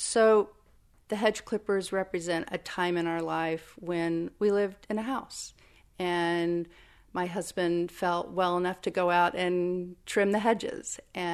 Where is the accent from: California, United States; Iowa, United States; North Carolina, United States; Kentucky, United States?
Kentucky, United States; I grew up in Kentucky, so I have a real connection to Kentucky